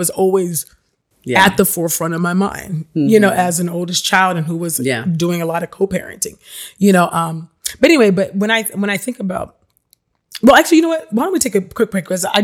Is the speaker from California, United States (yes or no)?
yes; San Jose, California, United States; I'm not from Oakland. I'm from Silicon Valley, so like San Jose area, mm-hmm. live right down the street from Apple.